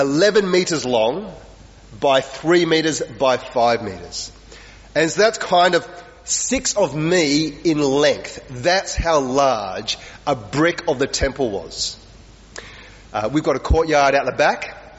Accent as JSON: {"language": "English", "town": "Wagga Wagga", "region": "New South Wales", "country": "Australia", "tie": "born or raised there", "said": "Now, I grew up in Wagga Wagga, and I remember sometimes coming to Sydney when I was a little kid."}